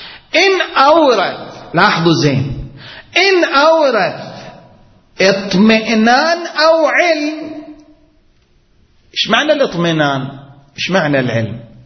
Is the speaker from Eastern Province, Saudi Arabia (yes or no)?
yes; Qatif, Eastern Province, Saudi Arabia; يعني مثلا عندنا في القطيف، مثلا عندنا حدود 200 طالب علم